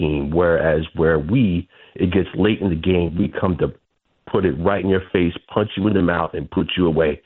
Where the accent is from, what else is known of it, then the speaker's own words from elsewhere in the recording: Yonkers, New York, United States; So, yeah, you know, I'm originally from Yonkers, New York, so obviously the Knicks are my team.